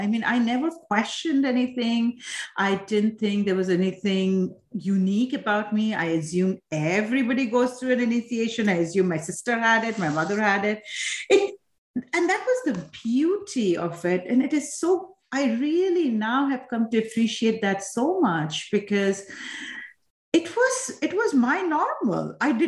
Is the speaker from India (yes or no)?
yes; Assam, India; now in United States; I was born, I'm from Assam, India, which is one of the states in the eastern part of India. And so my family comes from there. I was born there.